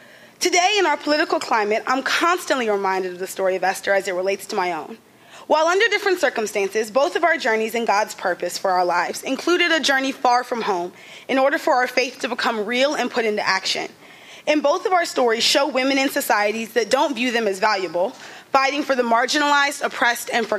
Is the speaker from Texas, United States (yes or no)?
yes; Mesquite, Texas, United States; I'm originally from Mesquite, Texas, which is a suburb just outside of Dallas.